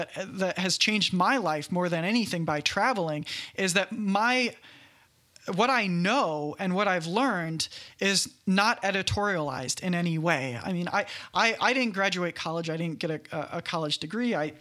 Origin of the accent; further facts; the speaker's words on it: Kentucky, United States; I grew up in Kentucky. Wasn't a lot of traveling happening. I actually didn't get my passport until like 2 years ago.